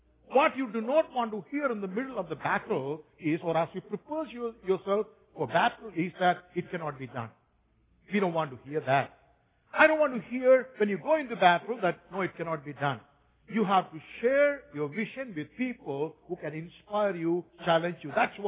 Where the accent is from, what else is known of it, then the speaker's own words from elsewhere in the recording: Kerala, India; are you planning to sell your house and go back to your state in Kerala? That's my hometown.